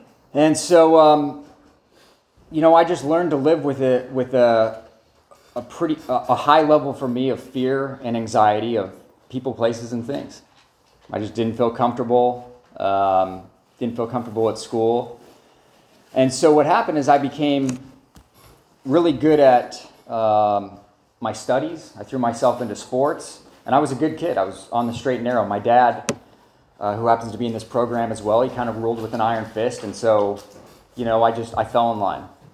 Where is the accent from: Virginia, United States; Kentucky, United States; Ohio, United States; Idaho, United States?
Idaho, United States; Pocatello; also born or lived in Orange County, California / Santa Maria, California; And I say, well, I'm from Pocatello, Idaho, so Santa Maria, I thought was Malibu when I got he